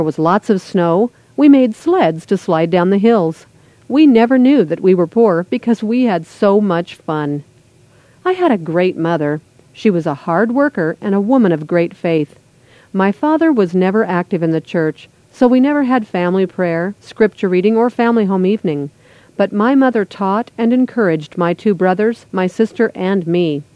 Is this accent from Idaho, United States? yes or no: yes; Rexburg, Idaho, United States; I grew up in Rexburg, Idaho. We didn't have much money, so we always made our own toys. I had the finest herd of stick horses in the Snake River Valley.